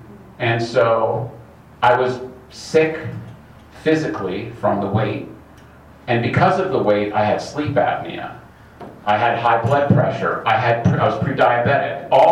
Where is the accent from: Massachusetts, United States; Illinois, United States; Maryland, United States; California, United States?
California, United States; Camarillo; I'm from Camarillo. I came up today, so it's not that far.